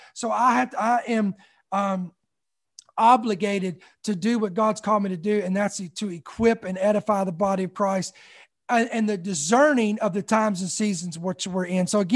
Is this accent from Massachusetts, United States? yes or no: no; Kentucky, United States; That's an old country saying, don't worry about it. I'm from Kentucky.